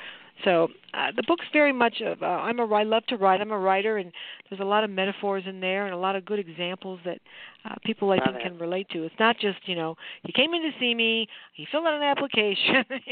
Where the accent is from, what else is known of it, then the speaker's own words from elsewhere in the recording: Detroit, Michigan, United States; I was just there. I mean, I'm from Detroit. It was wonderful. I was there at Christmas.